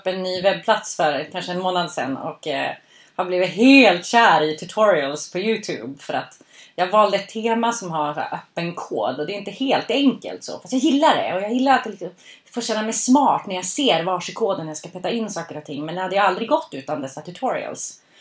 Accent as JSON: {"language": "Swedish", "town": "Skellefteå", "region": "Västerbotten County", "country": "Sweden", "said": "alltså jag är från Skellefteå"}